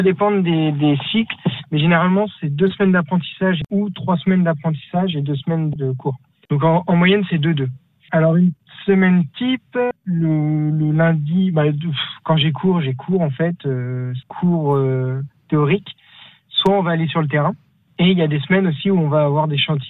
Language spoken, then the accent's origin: French; Centre-Val de Loire, France; Oui, je suis originaire du sud de l'Eure-et-Loir, dans le Perche exactement, en limitrophe avec la Sarthe et le Loir-et-Cher.